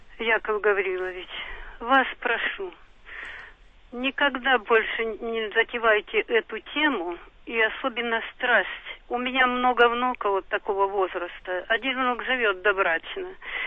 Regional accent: Crimea, Ukraine; Я из Крыма, там татары живут.

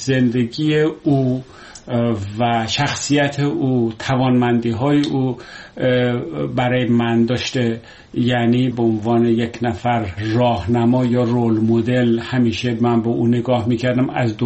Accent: Iran; برای که من ایرانی هستم و دو نفر از این مهمانان ما هم ایرانی نیستند

